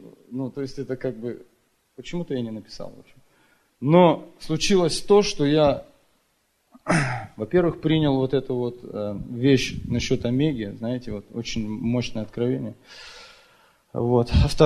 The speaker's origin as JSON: {"language": "Russian", "town": "Salem", "region": "Oregon", "country": "United States", "said": "из Орегона, из Сейлома, Орегон."}